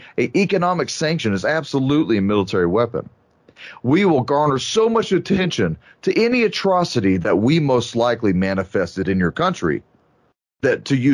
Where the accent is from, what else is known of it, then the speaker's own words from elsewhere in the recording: United States; it's as an American veteran, As a military veteran, it's hard to say this at times, but we have become the problem. America has become the problem.